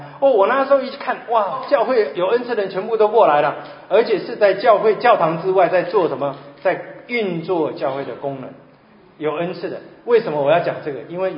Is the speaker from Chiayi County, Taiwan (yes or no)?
no; Taipei, Taiwan; 其实我的台语哈，我是台北人呐，我们都讲国语的哈，所以我们台语很少，只是在家里跟妈妈对话几句。